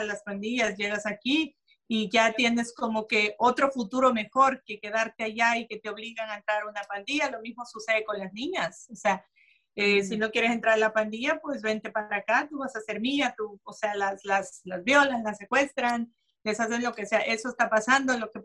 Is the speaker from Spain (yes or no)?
no; El Salvador; Por ejemplo, en mi país, El Salvador